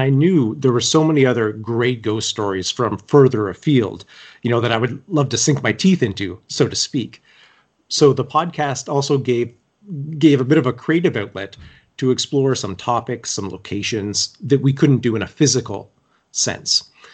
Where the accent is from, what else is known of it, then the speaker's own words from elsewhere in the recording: London, Ontario, Canada; Lucan, Ontario, very close to my hometown of London, Ontario.